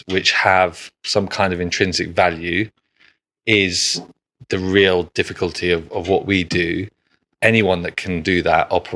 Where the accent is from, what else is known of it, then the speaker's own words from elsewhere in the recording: London, United Kingdom; growing up in London and then going off to University of Manchester